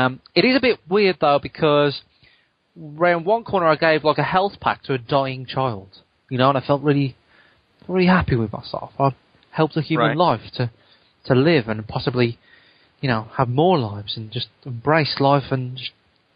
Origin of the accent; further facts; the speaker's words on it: United Kingdom; But I'm not into football as most British men are.